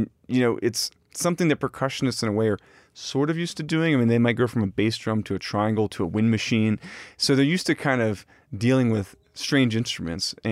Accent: Richmond, Virginia, United States; there in the nation's capital, close to where I grew up in Richmond, Virginia, is very special for me

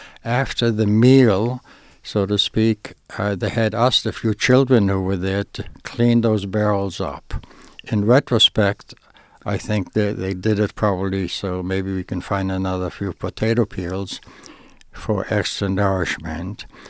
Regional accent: The Hague, South Holland, Netherlands; I was born in The Hague, and I lived in The Hague.

